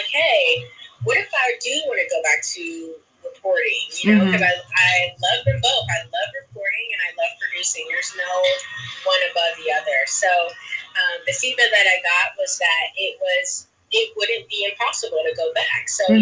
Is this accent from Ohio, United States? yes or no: yes; Ohio, United States; And now I'm back in my hometown in Ohio, doing what I love.